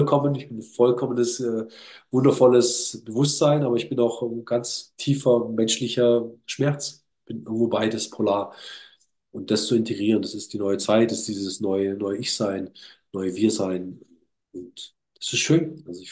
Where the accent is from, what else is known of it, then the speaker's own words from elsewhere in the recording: Villingen-Schwenningen, Baden-Württemberg, Germany; Ich komme aus Villingen-Schwenningen, das ist eine absolute Eishockey-Stadt.